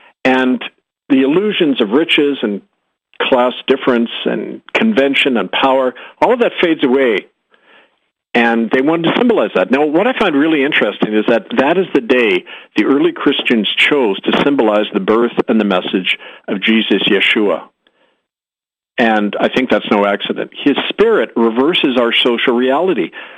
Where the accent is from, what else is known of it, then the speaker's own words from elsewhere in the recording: Winnipeg, Manitoba, Canada; in my hometown of Winnipeg